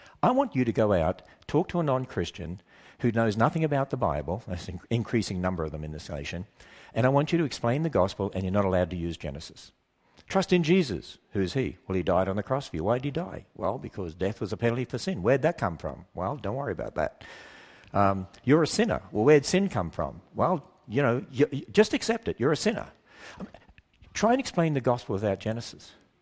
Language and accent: English; Australia; I'd been to America speaking, and because I grew up in Australia.